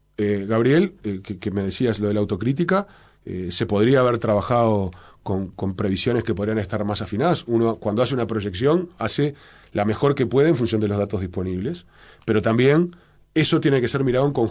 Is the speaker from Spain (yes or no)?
no; Uruguay; los accionistas somos todos los uruguayos.